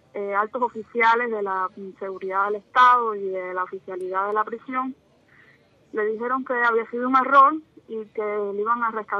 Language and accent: Spanish; Cuba; me considero una cubana sencilla que lucha por los derechos, que lucha por la libertad